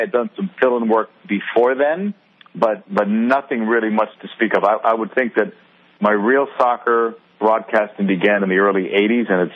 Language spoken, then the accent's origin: English; Boston, Massachusetts, United States; I grew up in Boston, and when you grow up in Boston, it's at that point, it was hockey number one for me.